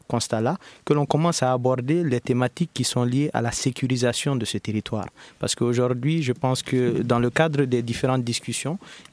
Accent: Mali; en tant que majorité opposition, en tant que Malien de manière générale, trouver un sens de manière générale à ce qu'est le Mali

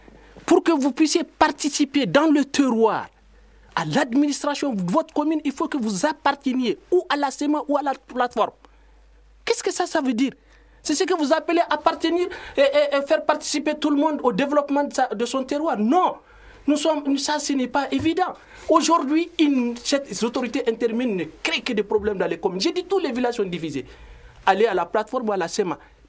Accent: Mali; Nous sommes des Maliens, nous avons notre avis.

